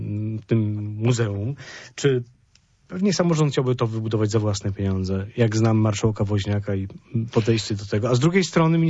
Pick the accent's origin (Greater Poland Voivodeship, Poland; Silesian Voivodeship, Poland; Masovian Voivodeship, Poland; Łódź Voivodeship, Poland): Greater Poland Voivodeship, Poland; Poznań; to pewnie my poznaniacy tak mamy